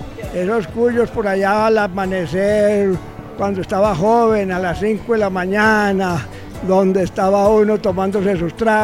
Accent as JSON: {"language": "Spanish", "town": "San Jerónimo", "region": "Antioquia", "country": "Colombia", "tie": "born or raised there", "lives_now": "Medellín, Colombia", "said": "yo soy del municipio de San Jerónimo. Y me levanté con ese grande artista"}